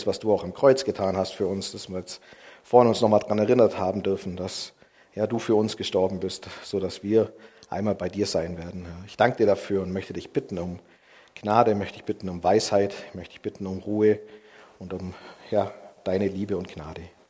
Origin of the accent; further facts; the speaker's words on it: Ottobeuren, Bavaria, Germany; Ich bin aus Ottobeuern, aus der Gemeinde